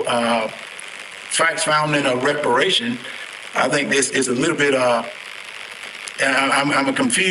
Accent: Deep South, United States; You know, I'm from the Deep South. I know about racism.

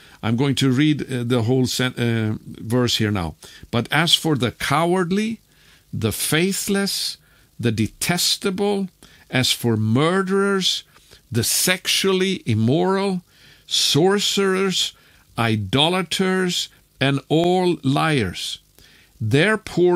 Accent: Sweden; English is a second language; especially in my home country of Sweden

